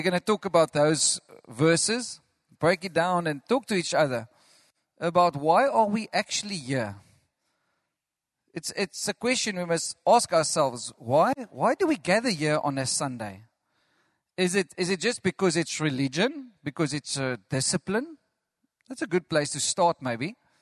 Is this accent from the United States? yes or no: no; Caledon, Western Cape, South Africa; I grew up with her in Caledon, you know, small place not far away from here.